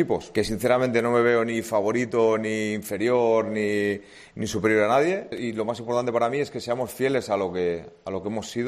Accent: Valladolid, Castile and León, Spain; born there; el Valladolid, que es el equipo de mi tierra, donde yo he nacido.

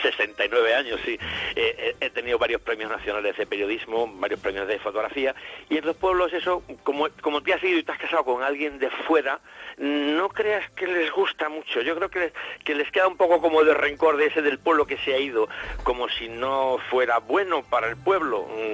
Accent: Santa Marta de los Barros, Extremadura, Spain; moved away; Yo me fui de mi pueblo, Santa Marta de los Barros, de Badajoz, en el año 67

